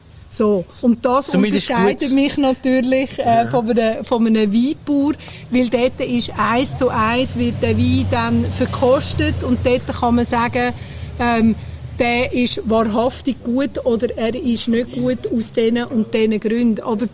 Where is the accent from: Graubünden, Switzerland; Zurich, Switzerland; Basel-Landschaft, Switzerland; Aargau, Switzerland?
Zurich, Switzerland; also born or lived in Bernese Oberland; ich bin im Zürich-Oberland aufgewachsen und ich habe 19 Jahre im Berner Oberland in einem Bauernhof gelebt, also wirklich weit